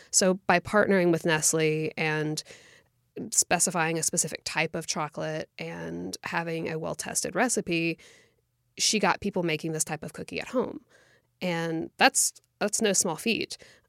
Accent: United States; taking a holistic approach to our experience of growing up in America and really trying to honor both sides of that equation

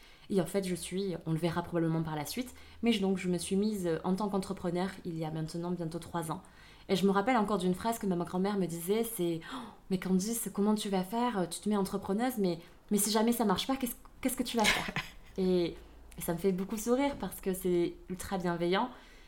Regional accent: Occitanie, France; accent: southern French; Je suis d'origine vietnamienne. J'ai été adoptée en 1994. J'ai deux parents qui sont français. On est dans le sud de la France. Ça s'entend d'ailleurs à mon accent. J'ai vécu donc toute mon enfance et mon adolescence en Aveyron.

